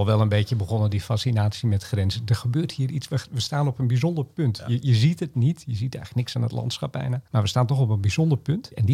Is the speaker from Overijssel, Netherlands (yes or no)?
no; Groningen, Netherlands; ik kom uit Groningen oorspronkelijk.